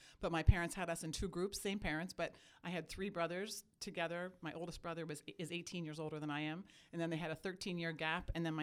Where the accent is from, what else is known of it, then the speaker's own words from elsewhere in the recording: Pennsylvania, United States; So I actually grew up outside of Philadelphia.